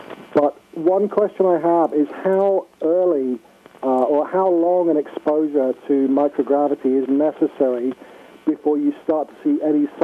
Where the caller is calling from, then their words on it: England, United Kingdom; the Enterprise guy. I'm calling from England.